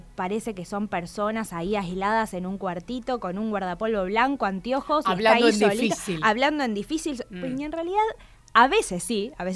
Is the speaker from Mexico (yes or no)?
no; Argentina; nuestra identidad como argentinos y como argentinas.